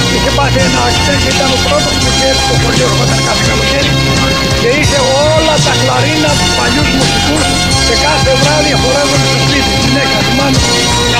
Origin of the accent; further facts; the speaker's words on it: Kefalio, Peloponnese, Greece; Το χωριό μου λέγεται Κεφαλιού, που βγάζει ανθρώπους και βάζει μενού, είναι κάτω στην Εθνία. 20 χιλιόμετρα από την Καλαμάτα.